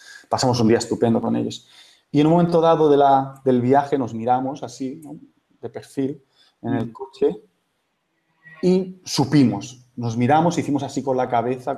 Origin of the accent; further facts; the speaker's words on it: Barcelona, Catalonia, Spain; Yo soy de Barcelona.